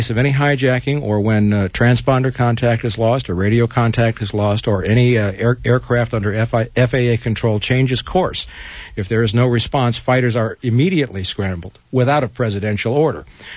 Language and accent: English; Washington, District of Columbia, United States; born there; Now, I was born in Washington, D.C.